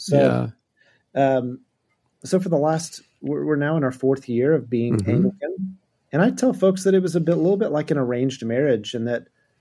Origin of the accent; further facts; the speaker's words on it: Tulsa, Oklahoma, United States; So I'm from Tulsa, Oklahoma. I've lived here forever. My folks came here in the late 60s to go to Oral Roberts University.